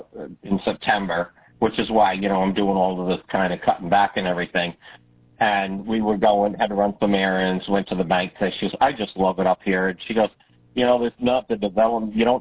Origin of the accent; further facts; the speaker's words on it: New York, United States; now in Hancock, United States; I'm like, No. I came from more orchards and I have come from a more agricultural area than you do.